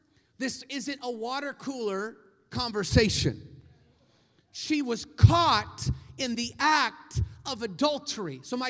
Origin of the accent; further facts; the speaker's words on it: Seattle, Washington, United States; moved away; I've only lived in Texas for about 4 years now, and I'm new to the Bible Belt. I grew up in Seattle where nobody's saved.